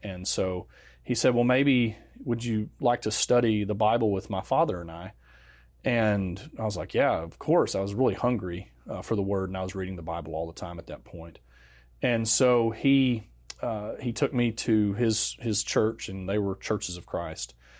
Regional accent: Fayetteville, Arkansas, United States; So I was born in Northwest Arkansas. I was born and raised in Fayetteville, and in fact, all of my family's still there.

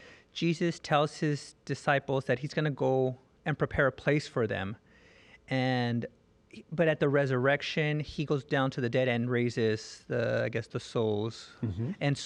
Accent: Alhambra, California, United States; Hi, I'm from Alhambra, California.

